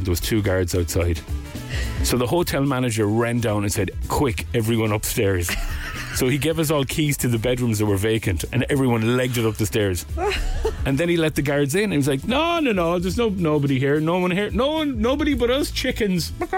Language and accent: English; Castlebar, County Mayo, Ireland; I was DJing in a hotel in Castlebar. It's my hometown.